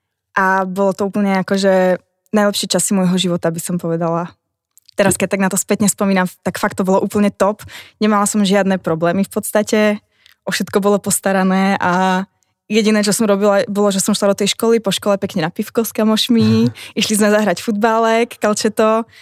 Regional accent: Oravské Veselé, Žilina Region, Slovakia; now in Prague, Czech Republic; som vlastne z Oravského Veselého, z malej dedinky na severe Oravy. A žijem v Prahe 8,5 roka.

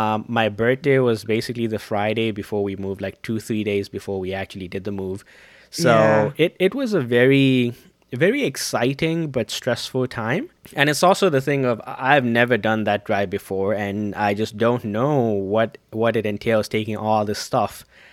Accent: Zambia; we grew up together in Zambia

